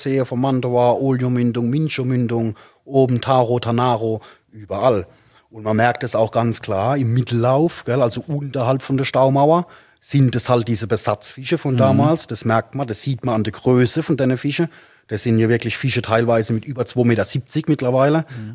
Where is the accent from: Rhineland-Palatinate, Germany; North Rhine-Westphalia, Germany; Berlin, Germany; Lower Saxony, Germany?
Rhineland-Palatinate, Germany; born there; Ich komme ja gebürtig aus der Speyerer Gegend.